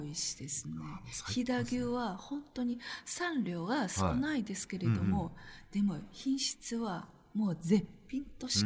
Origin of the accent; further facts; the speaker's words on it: Shanghai, China; Japanese is a second language; now in Gifu, Japan; 本当に岐阜に住んでたら、うん、もう本当に上海出身ですけれども